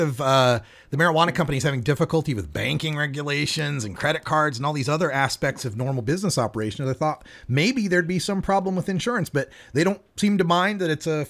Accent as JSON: {"language": "English", "region": "Oregon", "country": "United States", "said": "looking forward to making your way here to my home state of Oregon for sure."}